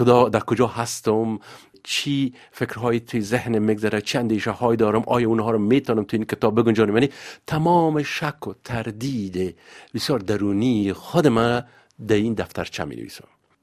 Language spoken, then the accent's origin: Persian; Afghanistan; now in France; از افغانستان آمدم بیرون سالهای 1984 و 85 بود و تا آمدم فرانسه